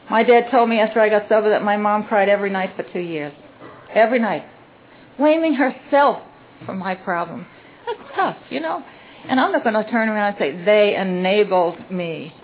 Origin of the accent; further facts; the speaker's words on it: Manhattan, New York, United States; born there; I'm Irish, Italian, Greek, Roman Catholic. I'm the middle of three daughters. I was born in the middle of Manhattan, and none of that caused my alcoholism.